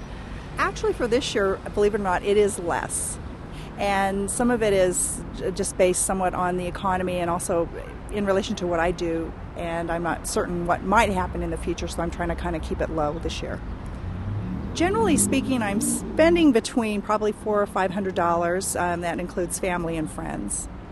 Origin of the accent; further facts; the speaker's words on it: Glendale, California, United States; from Glendale, California.